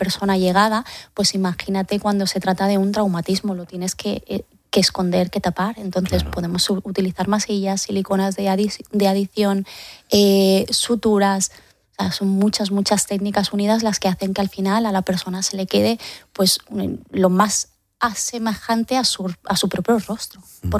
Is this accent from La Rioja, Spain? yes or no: no; Andalusia, Spain; now in Madrid, Spain; yo soy andaluza y para nosotros pues eso, ese funeral también es un último acto social.